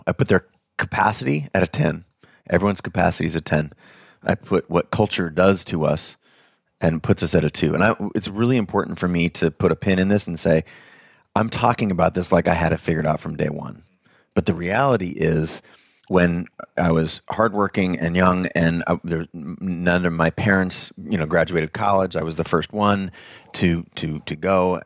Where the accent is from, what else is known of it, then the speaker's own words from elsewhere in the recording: United States; born there; To be crystal clear, I'm white. I'm male. I was born in America.